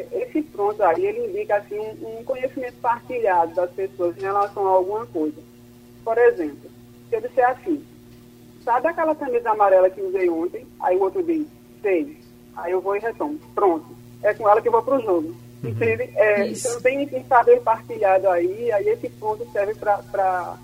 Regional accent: Arcoverde, Pernambuco, Brazil; eu sou interiorana, sou de Arco Verde, que é sertão do estado, e já dá para perceber uma diferença em relação à pronúncia de certas palavras.

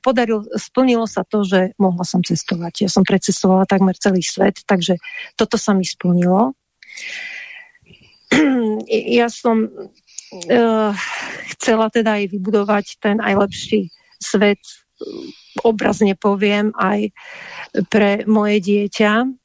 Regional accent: Bratislava, Bratislava Region, Slovakia; Ja som Bratislavčanka a pozerala som sa cez plot, hej, cez ten ostatný plot, čo bol.

